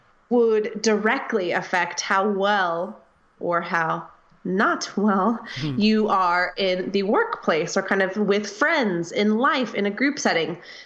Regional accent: United States; and I come from the United States.

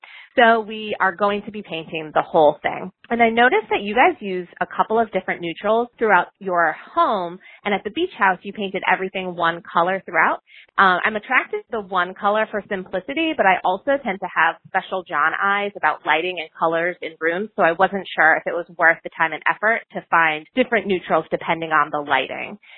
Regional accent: Hudson, Massachusetts, United States; from Hudson, Massachusetts.

